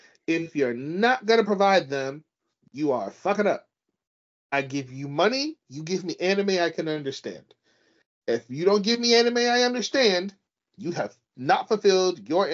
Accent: United States; So don't ask me, know. I'm an American.

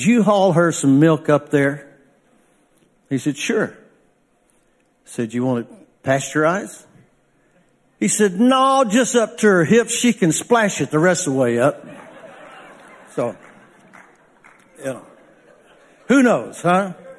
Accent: Texas, United States; I'm from West Texas.

